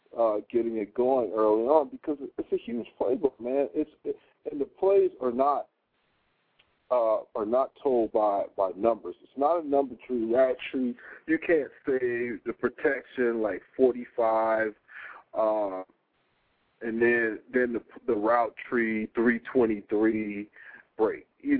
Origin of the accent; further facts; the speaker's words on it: Huger, South Carolina, United States; also born or lived in Charleston; I grew up in the sticks. I was born in Charleston. I grew up in this place called Huger, South Carolina, H-U-G-E-R.